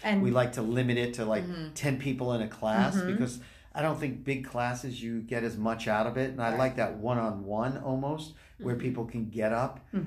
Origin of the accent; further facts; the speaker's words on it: New York, United States; Notice I'm from Long Island, too, so yeah. I say Long Island.